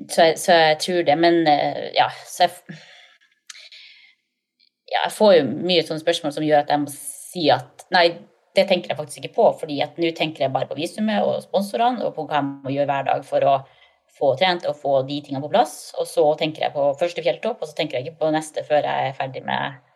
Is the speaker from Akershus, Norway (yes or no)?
no; Vadsø, Finnmark, Norway; Og så er det veldig enkelt å reise til Oslo, og så er det veldig enkelt å reise hjem til Vadsø.